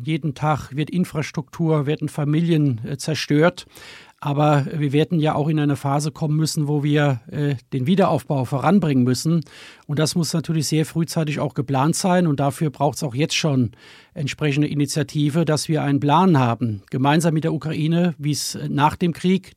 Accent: Worms, Rhineland-Palatinate, Germany; Ich bin 1972 in Worms geboren, unweit aufgewachsen vom Kernkraftwerk Biblis.

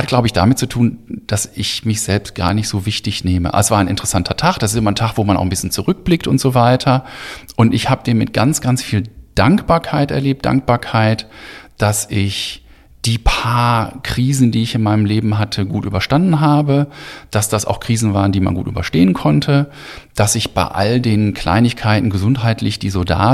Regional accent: Mülheim, North Rhine-Westphalia, Germany; born there; also born or lived in United Kingdom; ich bin in Mülheim geboren, wohne mittlerweile wieder in Mülheim, habe einige Zeit lang in Großbritannien im englischen Ruhrpott gewohnt. Also ich würde mich als Pottkind und als Europäer bezeichnen.

